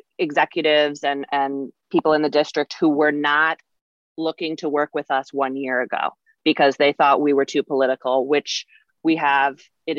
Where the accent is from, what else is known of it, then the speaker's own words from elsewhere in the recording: Northport, United States; I grew up in Northport and it's a great town and everybody's so nice and our kids would never do that.